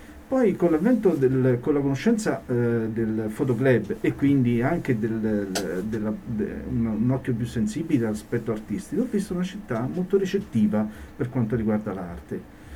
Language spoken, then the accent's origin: Italian; Rome, Lazio, Italy; I miei genitori sono andati a Roma, io sono nato lì e dopo 40 anni, per ragioni, possiamo dire, per amore, sono tornato a Forigno